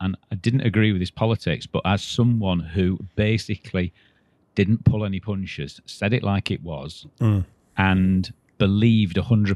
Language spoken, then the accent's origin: English; Sheffield, Yorkshire and the Humber, United Kingdom; Born and bred in Sheffield. My family had always come from sort of a working class background.